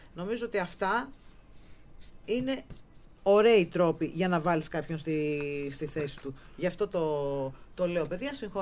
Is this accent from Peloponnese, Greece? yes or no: no; Karditsa, Thessaly, Greece; Ότι στην Καρδίτσα